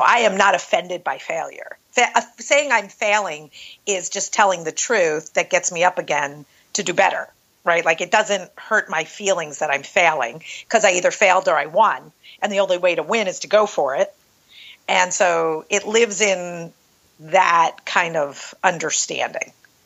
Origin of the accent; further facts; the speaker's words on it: New York, United States; So I am a funny little barely 5'4", New York Jew. I think he can hear it, right? I can't rub that off on me.